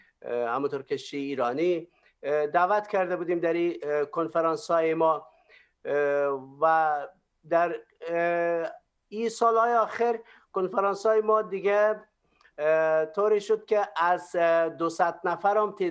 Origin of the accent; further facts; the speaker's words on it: Parwan, Afghanistan; also born or lived in Iran; now in Finland; از افغانستان هستم، شهر پروان، و مدت ایران زندگی کردم و بعد از آمدیم به فنلند تقریبا 11 سال میشه که به عیسی مسیح قلب خود دادیم و با برادرایم، پنج برادر در فنلند زندگی میکنیم